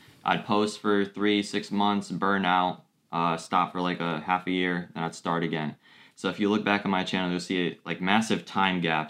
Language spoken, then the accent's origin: English; Chicago, Illinois, United States; born there; I was born in Chicago, Illinois. So in the United States.